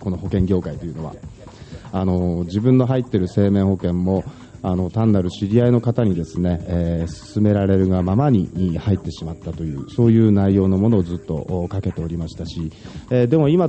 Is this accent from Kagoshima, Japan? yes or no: no; Takizawa, Iwate, Japan; also born or lived in Miyako; 生まれはもともと沿岸の宮古の出身です。父親の仕事の関係であちこち引っ越しをしておりまして、ちょうど中学の途中から、滝沢村に住んでおります。現在も滝沢村民です。